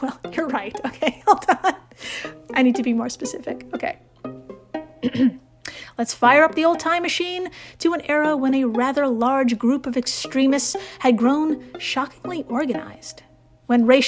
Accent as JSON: {"language": "English", "country": "United States", "said": "As an American myself, I could say this country dry humps that year every 4th of July"}